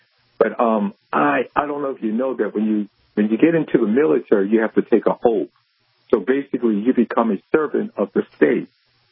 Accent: United States; I do know that as an American, I have much more freedom in this country than I would have in any other country.

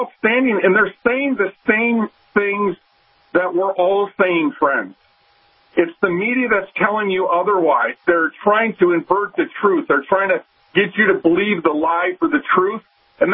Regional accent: Minnesota, United States; I'm from Minnesota, you know, where they call it's the nice people state

